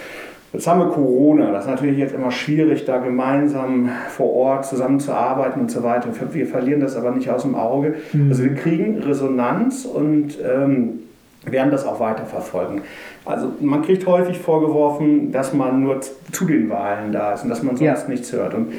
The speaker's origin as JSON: {"language": "German", "region": "Lower Saxony", "country": "Germany", "lives_now": "Kürten, Germany", "said": "wir sind auch aus dem Norden zugewanderte, also ostfriesischer Migrationshintergrund in Kürten."}